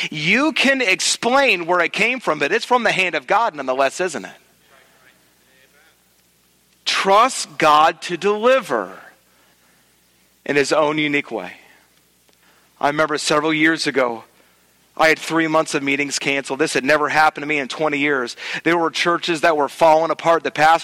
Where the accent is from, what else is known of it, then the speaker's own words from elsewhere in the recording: North Carolina, United States; I was preaching in the church here in town. I'm from North Carolina. That's why I was in town, but that's why I'm out of network.